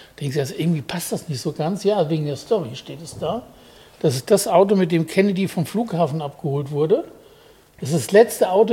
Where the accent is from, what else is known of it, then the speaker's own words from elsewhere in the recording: North Rhine-Westphalia, Germany; ich bin im Siegerland aufgewachsen